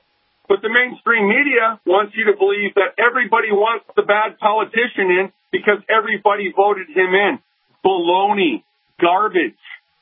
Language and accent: English; Minnesota, United States; I said, I'm from Minnesota. I said, we're called a liberal state too.